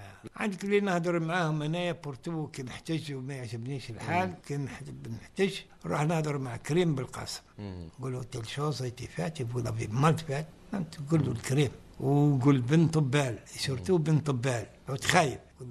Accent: Algeria; وحنا عندنا جزائريين يخدموا في الصحافة تاع التوانسة

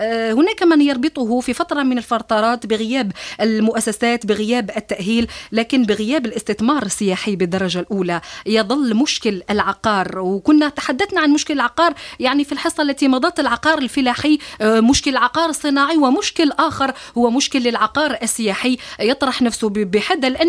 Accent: Algeria; تحسب يعني علينا نحن كجزائريين

